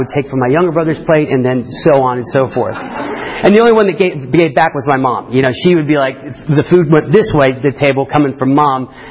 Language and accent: English; Midwest, United States; I grew up in the Midwest, and I grew up on a farm.